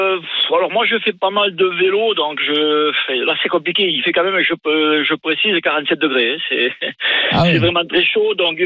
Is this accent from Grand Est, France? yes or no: no; Lourdes, Occitanie, France; now in Doha, Qatar; De Lourdes, originaire de Lourdes, la ville